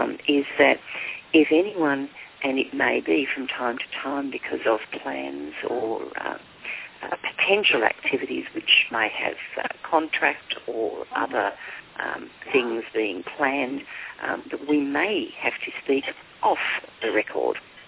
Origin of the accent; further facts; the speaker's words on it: Australia; And so as an Australian, of course, I always find it difficult to speak in English